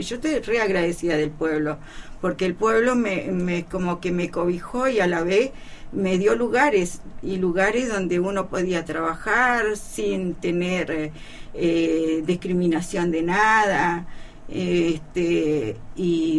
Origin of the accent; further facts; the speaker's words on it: Coyhaique, Aysén, Chile; moved away as an adult; yo cuando me vine de Coyhaique